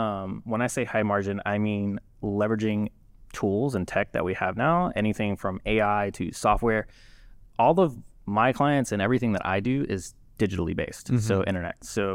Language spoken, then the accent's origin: English; Tuscaloosa, Alabama, United States; So I'm originally from Tuscaloosa, okay, man. But it was a little conflicting. I wasn't the Roll Tide type.